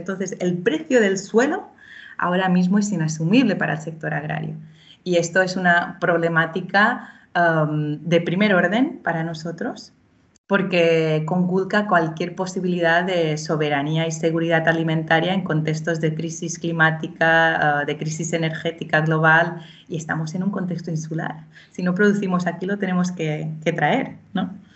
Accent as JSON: {"language": "Spanish", "town": "Sa Pobla", "region": "Balearic Islands", "country": "Spain", "lives_now": "Inca, Spain", "said": "Yo estoy en Inca, pero soy originaria de Sapobla. Sapobla es un municipio agrícola que cultiva patatas, alcachofas y coles de manera intensiva todo el año"}